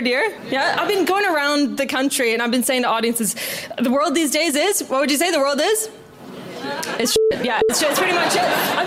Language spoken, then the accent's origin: English; Canada; I'm from Canada.